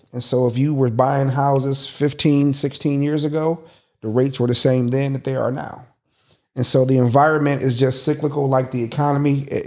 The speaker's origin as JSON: {"language": "English", "town": "Cleveland", "region": "Ohio", "country": "United States", "said": "I'm an investor from Cleveland, Ohio."}